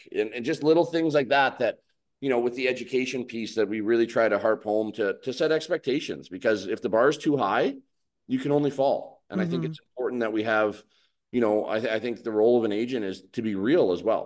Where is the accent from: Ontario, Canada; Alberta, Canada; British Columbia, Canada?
British Columbia, Canada; Yeah, I grew up obviously on the West Coast there, where hockey was big, but outdoor sports, soccer, rugby were bigger.